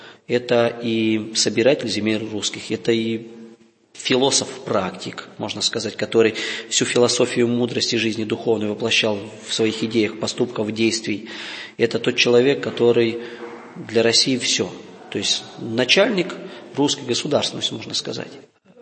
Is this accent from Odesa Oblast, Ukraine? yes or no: no; Zakarpattia Oblast, Ukraine; когда мне было там лет 10, 12, 13, я видел, как там, где я родился, в Закарпатье